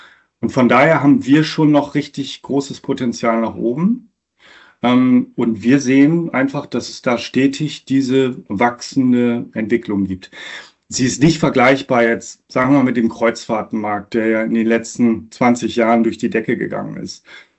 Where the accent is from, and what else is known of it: North Sea coast, Germany; born or raised there